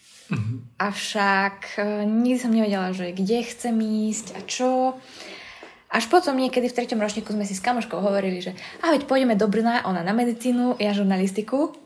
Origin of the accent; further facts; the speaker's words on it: Martin, Žilina Region, Slovakia; Som zo severostredného Slovenska, z mesta, ktoré sa začína na M a končí Artin.